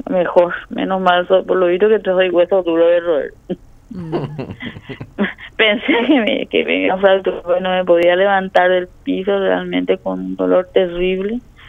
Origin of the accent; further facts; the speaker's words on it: Paraguay; somos especiales los paraguayos